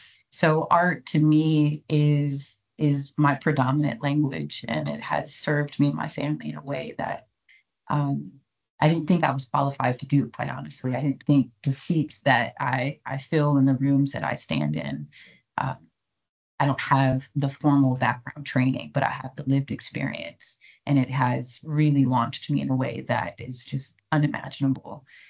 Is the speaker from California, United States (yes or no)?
yes; Oakland, California, United States; So I'm from Oakland. I'm a Bay native, and Emeryville has been really nice.